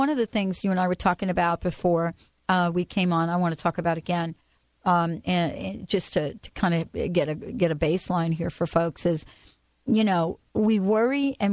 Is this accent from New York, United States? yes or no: yes; Bronx, New York, United States; Or, I grew up in the Bronx.